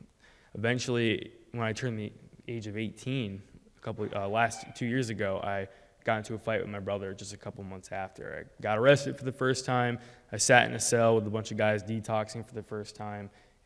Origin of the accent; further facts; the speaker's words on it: Philadelphia, Pennsylvania, United States; I'm gonna share my testimony with y'all. I'm 19 years old today. I was born in South Philly, so go Birds.